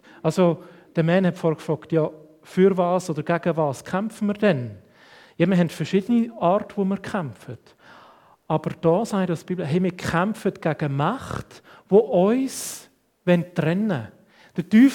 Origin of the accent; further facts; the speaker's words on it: Switzerland; wir sind Schweizer, freie Schweizer